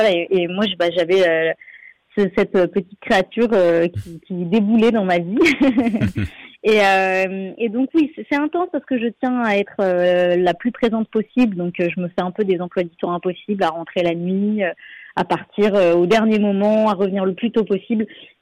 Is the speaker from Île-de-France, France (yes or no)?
yes; Paris, Île-de-France, France; moi je suis surtout originaire de Paris mais ma famille vit dans le sud, mon compagnon est corse